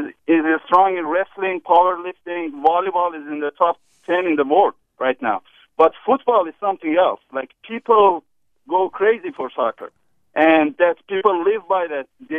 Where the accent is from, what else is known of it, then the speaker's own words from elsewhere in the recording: Iran; And I'm from Iran, so I'm rooting for Iran religiously.